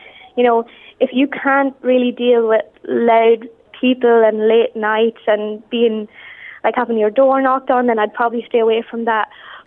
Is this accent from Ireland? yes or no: yes; Dundalk, Leinster, Ireland; So I'm from Dundalk, but I study in NUIG.